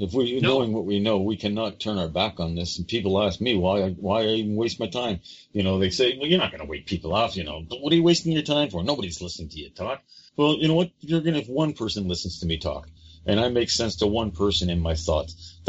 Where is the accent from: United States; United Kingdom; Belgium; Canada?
Canada; I'm Canadian, yeah.